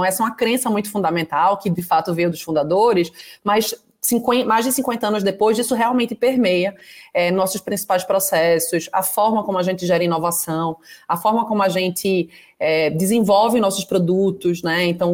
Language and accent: Portuguese; Brazil; que nos enche de orgulho, né, como brasileiros